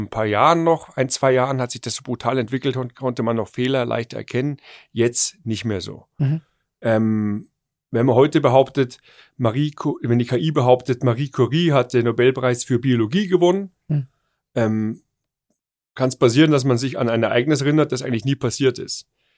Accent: Munich, Bavaria, Germany; Ich bin ja aus München und wir haben Bier, das ist Droge genug.

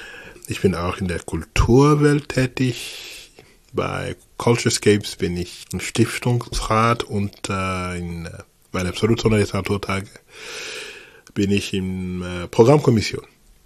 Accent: Abidjan, Côte d’Ivoire; German is a second language; moved away as an adult; now in Basel, Switzerland; Ich bin ursprünglich aus der Elfenbeinküste. 1978 geboren in Abidjan, die größte Stadt der Elfenbeinküste, Côte d'Ivoire. Ich bin seit 2003 in Basel.

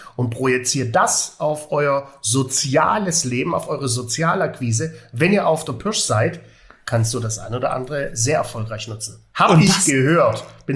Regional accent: Baden-Württemberg, Germany; da geht mir als Schwabe doch das Herz auf.

